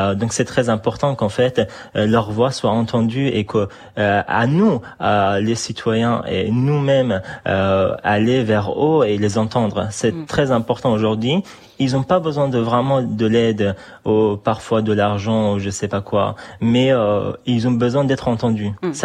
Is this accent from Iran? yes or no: yes; Iran; also born or lived in Afghanistan; now in France; J'ai grandi en exil. Dès mes 2 ans, j'étais en exil en Iran. Puis, je suis retourné dans mon pays en Afghanistan en 2010.